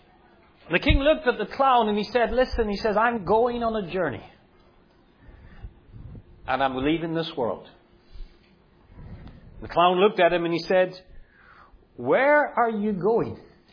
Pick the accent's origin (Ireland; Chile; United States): Ireland; When I was a boy, growing up in Ireland, when you would drive along, and I've told many of you this story before, when you would drive along the villages and towns, there's little churches everywhere.